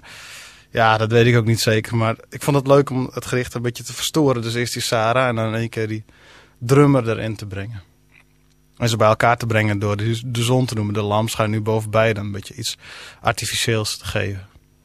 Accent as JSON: {"language": "Dutch", "town": "Kollum", "region": "Friesland", "country": "Netherlands", "tie": "born or raised there", "first_language": "Frisian", "second_language": "Dutch", "said": "daar heb ik stukken gebruikt uit mijn jeugd in Kolm. Een dorp een beetje tegen de grens met Groningen aan, zeg maar, waar ook niet heel veel Fries wordt gesproken, wat ik natuurlijk van huis uit spreek. En een beetje forens dorp"}